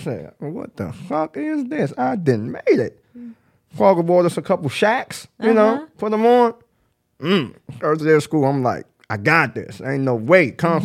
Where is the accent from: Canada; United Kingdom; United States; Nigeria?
Nigeria; When we came from Nigeria, right, everything here, was considered the shit to us.